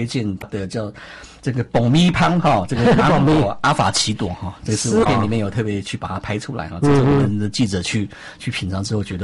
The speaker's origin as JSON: {"language": "Chinese", "town": "Zuoying", "region": "Kaohsiung", "country": "Taiwan", "tie": "born or raised there", "said": "从小因为我们小时候在左营嘛，对，那除了说这个在这个左营那边眷村比较很熟悉以外呢，另外呢凤山这边也会过来，"}